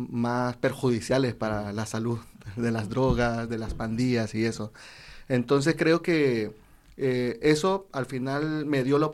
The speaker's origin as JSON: {"language": "Spanish", "country": "Nicaragua", "moved": "yes", "lives_now": "Spain", "said": "Bueno, soy nicaragüense y en mi país vengo también de una familia muy humilde."}